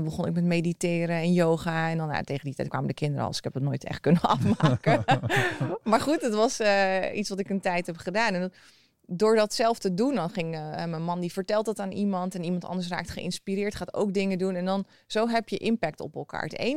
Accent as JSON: {"language": "Dutch", "town": "Oud-Beijerland", "region": "South Holland", "country": "Netherlands", "tie": "born or raised there", "said": "En ik ben in Nederland geboren, in Oud-Beierland en getogen. Dus ik dacht heel lang dat ik Nederlands was. Totdat ik ging samenwonen met een Nederlander. Toen dacht ik, oh god, ik ben echt meer Servisch"}